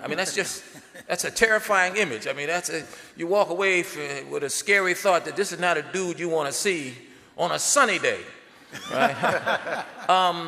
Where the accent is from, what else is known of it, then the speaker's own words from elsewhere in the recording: Philadelphia, Pennsylvania, United States; I'm originally from Philadelphia and came up on the rough side of the mountain